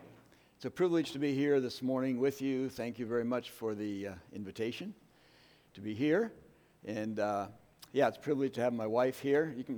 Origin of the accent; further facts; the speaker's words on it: Indiana, United States; where I grew up there in Indiana